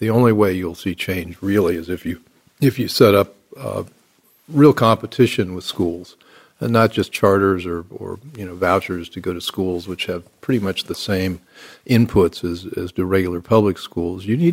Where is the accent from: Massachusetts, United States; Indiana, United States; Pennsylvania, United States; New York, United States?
Indiana, United States; Indianapolis; My experience, I grew up in Indianapolis, went to public schools.